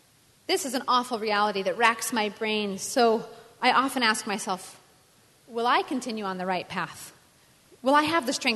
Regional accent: Colorado, United States; I grew up in Colorado. I'm fourth generation Coloradan.

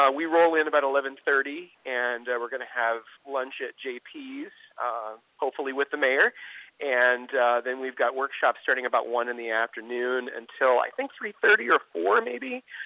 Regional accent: Washington, United States; Well, you know, when I was growing up in Washington, the opportunity for a life in jazz or a life in music seemed so remote.

